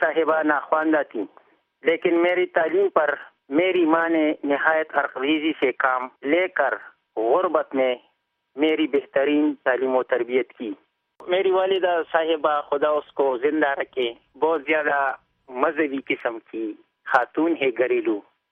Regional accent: Shakar Tangi, Khyber Pakhtunkhwa, Pakistan; میں گاؤں شکر تنگی علاقہ کاٹلنگ ضلع مردان کے پی کے کا رہنے والا ہوں. میں 1 اپریل 1963 کو اسی گاؤں میں پیدا ہوا.

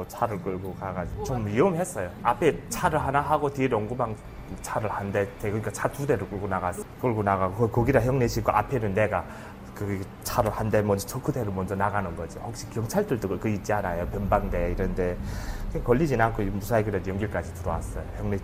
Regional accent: North Korea; now in South Korea; 말 억양도 그때 당시에는 지금 많이 잊어버려요. 그때는 악센트도 높고 어디서 왔냐 하면 북한에서 왔다면

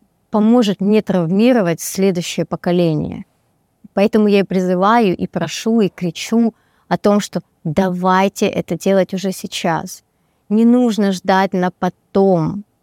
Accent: Ukraine; Я же украинка, эмпатичная, поэтому как бы мой народ такой же.

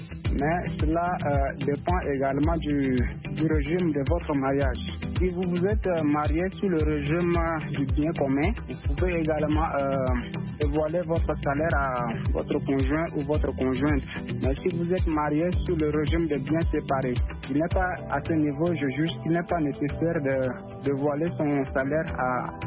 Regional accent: Chad; now in Maroua, Cameroon; Je suis tchadien et je réside au Cameroun, dans la ville de Maroua, à l'extrême nord du Cameroun.

